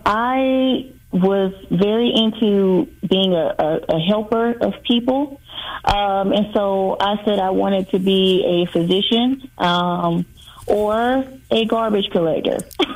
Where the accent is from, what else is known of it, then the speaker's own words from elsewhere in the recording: Jacksonville, Florida, United States; now in Kansas City, United States; No, actually, I am from Jacksonville, Florida, and I met my husband down in Tallahassee, Florida, during undergrad, who was a native of Kansas City. So we moved here in 2010.